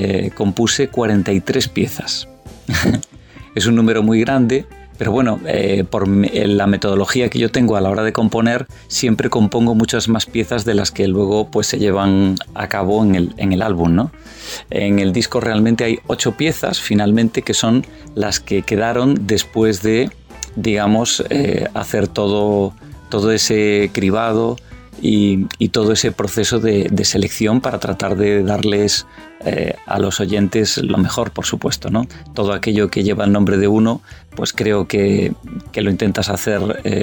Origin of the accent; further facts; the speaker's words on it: Vigo, Galicia, Spain; enfrente de la ciudad de Vigo, que es mi ciudad natal.